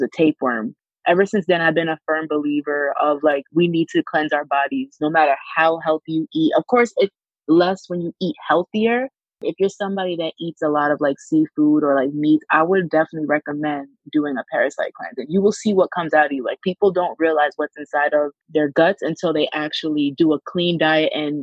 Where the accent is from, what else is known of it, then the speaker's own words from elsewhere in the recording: Valley Stream, New York, United States; I am from Valley Stream, New York. My mom is Haitian and my dad's Jamaican